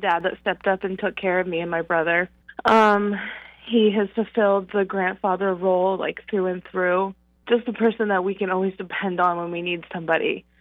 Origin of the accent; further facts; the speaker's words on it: Eastport, Maine, United States; now in Pembroke, United States; I am originally from Eastport, but right now I live in Pembroke.